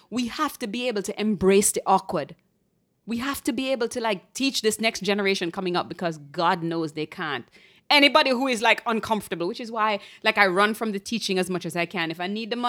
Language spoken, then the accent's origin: English; Jamaica; When I came here from Jamaica, and people would do this like slightly pressed, pursed lip